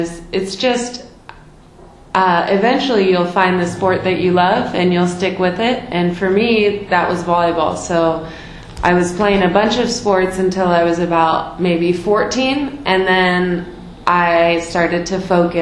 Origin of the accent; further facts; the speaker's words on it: California, United States; born there; I was born in California.